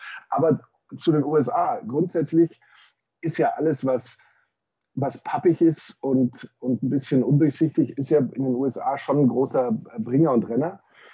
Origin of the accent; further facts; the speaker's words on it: Southern Germany, Germany; Auch wenn ich als Süddeutscher natürlich immer sagen würde, der Kaugummi.